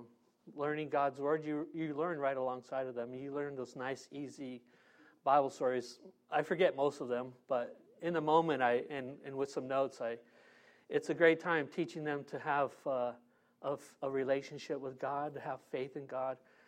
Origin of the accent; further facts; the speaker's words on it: San Diego, California, United States; I'm from San Diego. I grew up in the neighborhood here. I grew up on 31st Street in Golden Hills, also known as South Park.